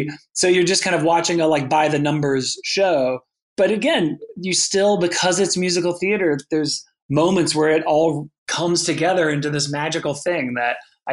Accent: North Carolina, United States; Well, I will say growing up in North Carolina, I didn't really know that being a writer was a thing you could do, like as a life.

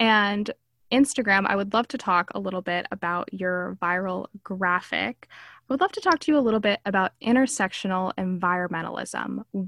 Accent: Miami, Florida, United States; I'm a white woman, I'm Hispanic, I'm Cuban, I grew up in Miami

